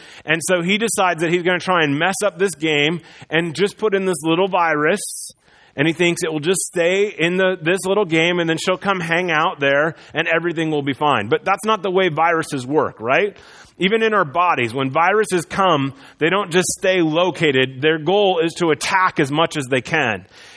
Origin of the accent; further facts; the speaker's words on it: Iowa, United States; if you drive around the Midwest where I grew up in Iowa, you'd see these red buildings.